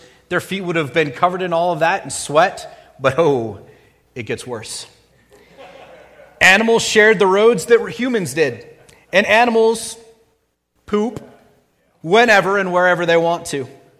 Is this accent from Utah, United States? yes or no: yes; Utah, United States; Most of you probably don't know what I'm talking about because you weren't born and raised in Utah.